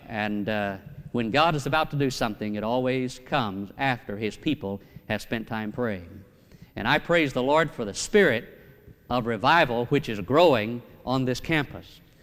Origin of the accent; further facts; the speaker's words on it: Kosciusko, Mississippi, United States; I'm originally from Kosciuszko, Mississippi. Now, many of you would not have any idea where Kosciuszko is located, but it's the geographical center of the state of Mississippi.